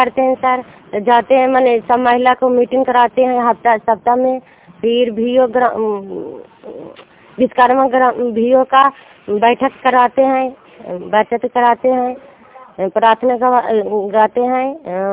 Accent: Rehri, Bihar, India; प्रणाम सर … ग्राम रेहरी हिलसा प्रखंड के रहने वाले हैं।

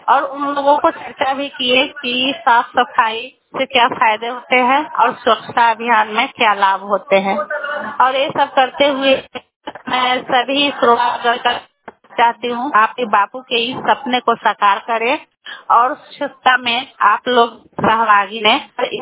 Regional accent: Lalganj, Bihar, India; मैं घरतारो पंचायत लालगंज के निवासी हूँ

